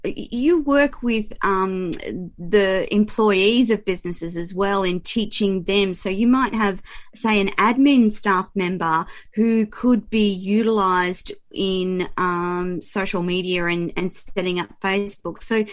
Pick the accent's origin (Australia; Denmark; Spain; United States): Australia; I'm an Aussie